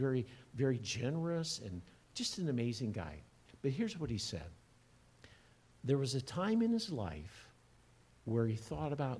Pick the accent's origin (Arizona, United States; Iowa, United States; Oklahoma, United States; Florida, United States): Iowa, United States; When I grew up in Iowa, for most of my high school years, I wanted to be an architect.